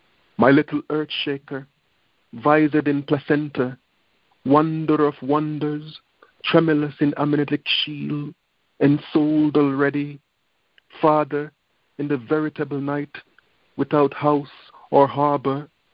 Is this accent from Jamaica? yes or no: yes; Jamaica; I am a Jamaican